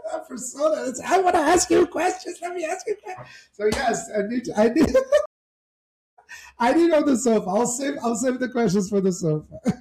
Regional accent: Brazil; you know, I come from Brazil.

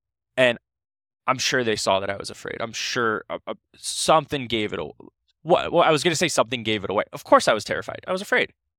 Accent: Ohio, United States; I'm from Ohio. That's where LeBron James is from.

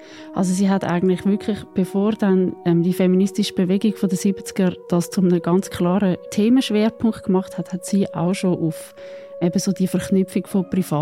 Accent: Switzerland; auch ein verdrängtes Unrecht ist bei uns in der Schweiz

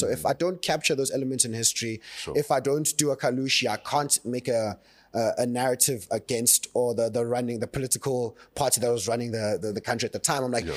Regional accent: Pakistan; I'm a Pakistani.

